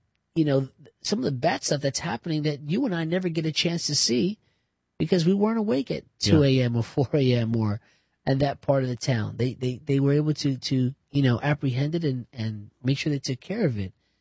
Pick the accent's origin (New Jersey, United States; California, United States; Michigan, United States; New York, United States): New Jersey, United States; You know, when I grew up in Jersey, there was a lot of double dutch going on.